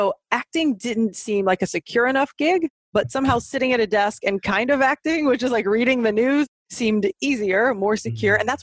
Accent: Illinois, United States; from where I'm from, a small town in Southern Illinois, you didn't just necessarily up

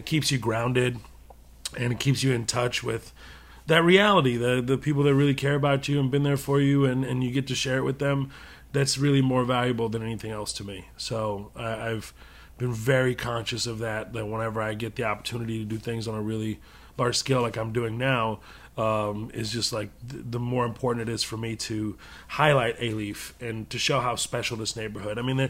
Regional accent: Houston, Texas, United States; Yeah, no, I am. I'm from Houston.

